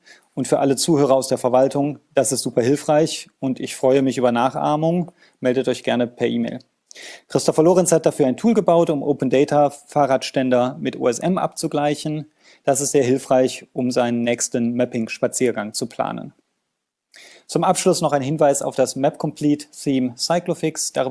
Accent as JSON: {"language": "German", "region": "Berlin", "country": "Germany", "said": "Wir kommen aus Berlin, wo Verkehrswende ein sehr wichtiges Thema ist"}